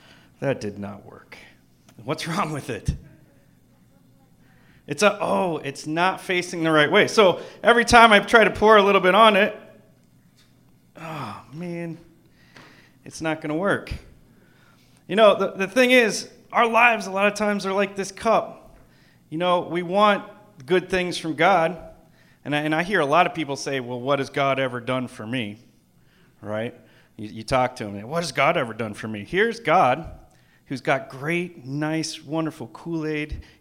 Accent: Florida, United States; And I remember growing up in Florida, we'd be playing outside, and it'd be all hot, and it'd be all sweaty

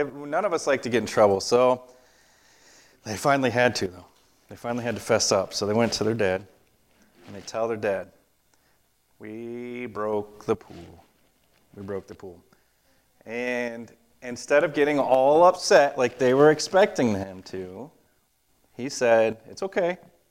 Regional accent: Florida, United States; I grew up in Florida, and I thought our house was on a big hill.

